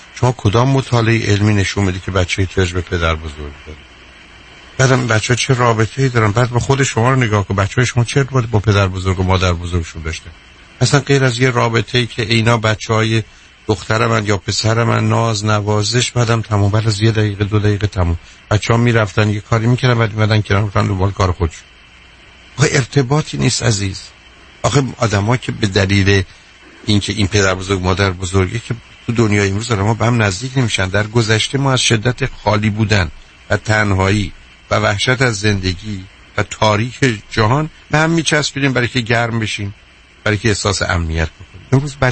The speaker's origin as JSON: {"language": "Persian", "country": "Iran", "said": "ما ایرانی هستیم. هستیم که هستیم."}